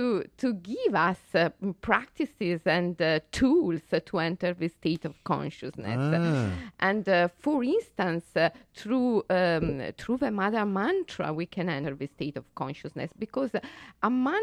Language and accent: English; Italy; English is a second language; moved away as an adult; now in Switzerland; No, I grew up in Italy. I'm Italian.